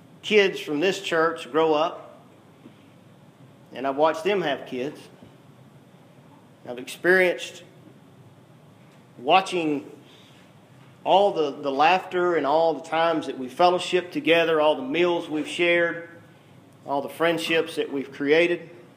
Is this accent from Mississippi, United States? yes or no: yes; Mississippi, United States; moved away; I was a kid from Mississippi, born and raised on a dairy farm. Moved to West Tennessee, didn't know anything about West Tennessee